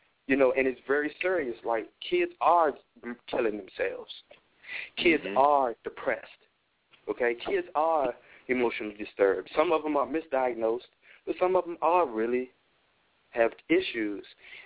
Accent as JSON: {"language": "English", "town": "Washington", "region": "District of Columbia", "country": "United States", "tie": "born or raised there", "said": "You know, I'm in Washington, D.C., born and raised in Washington, D.C."}